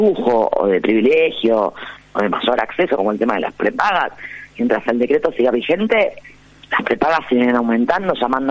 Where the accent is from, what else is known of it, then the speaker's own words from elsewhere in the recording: Buenos Aires, Argentina; Yo como bonaerense, si querés, me podría sentir gratificada